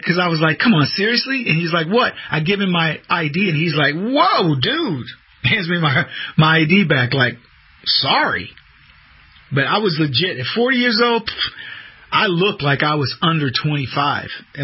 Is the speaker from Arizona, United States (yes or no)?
yes; Arizona, United States; Oh, I said I'm from Arizona, and he says, oh, man, you got some crazy ones out there.